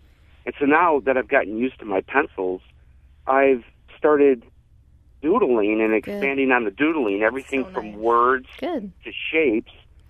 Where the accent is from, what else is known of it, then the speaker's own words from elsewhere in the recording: Detroit, Michigan, United States; And I'm from Detroit, from the Art Institute.